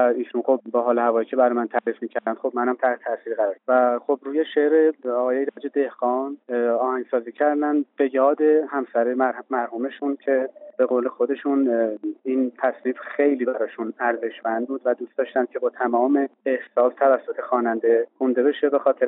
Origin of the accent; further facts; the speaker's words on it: Isfahan, Iran; اصفهان که شهر خودم هست